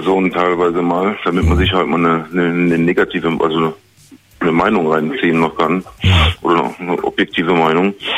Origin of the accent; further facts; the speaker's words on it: Langenfeld, North Rhine-Westphalia, Germany; born there; der kommt auch aus Langenfeld wie ich, aus meiner Geburtsstadt.